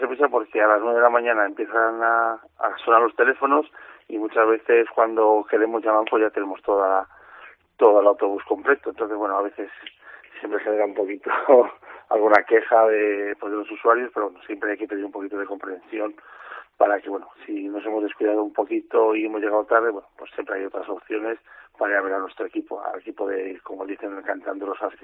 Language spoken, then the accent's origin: Spanish; Torrecillas, Castile and León, Spain; Yo soy de Torrecillas